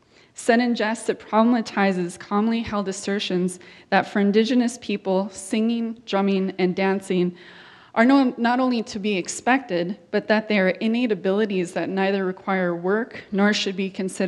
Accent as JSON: {"language": "English", "town": "Metlakatla", "region": "Alaska", "country": "United States", "tie": "born or raised there", "said": "I'm of the Lakskig, of the Gispatlots, people of born and raised in Matlakatla, Alaska."}